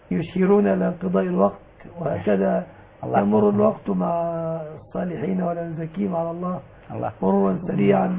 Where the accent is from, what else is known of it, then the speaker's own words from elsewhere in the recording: Egypt; أن يحفظ بلادنا مصر